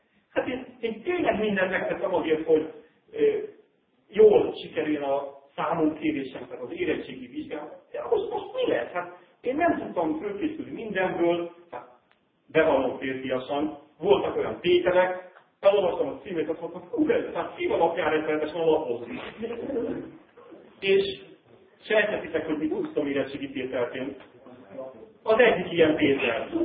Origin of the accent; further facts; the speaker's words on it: Ocsa, Pest, Hungary; én Ócsán nőttem föl